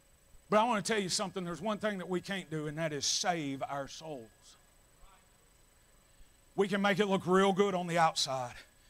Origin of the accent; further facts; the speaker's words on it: Bible Belt, United States; what I know growing up in the Bible Belt is we've got a lot of people that have tried to reform their lives